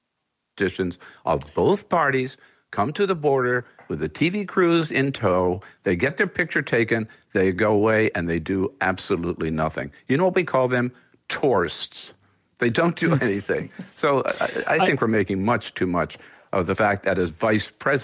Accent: California, United States; I'm from California, okay?

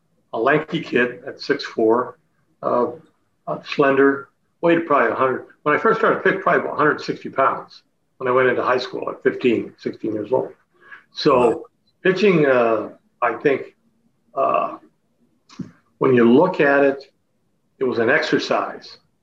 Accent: Chatham, Ontario, Canada; Gene and I would work out every Tuesday and Thursday nights at local gymnasium CCI in my hometown Chatham

